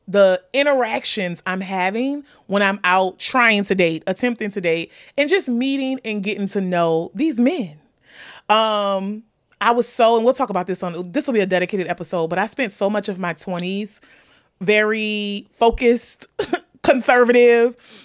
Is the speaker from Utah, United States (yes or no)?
no; New Orleans, Louisiana, United States; accent: New Orleans; Y'all know sometimes my New Orleans accent be coming out. I feel like it came out a little bit then.